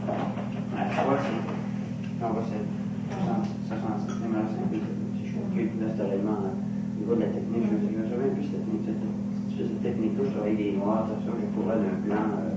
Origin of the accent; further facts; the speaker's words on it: United States; que je m'exprime plus comme un Américain, que je suis. Finalement, je suis un Américain.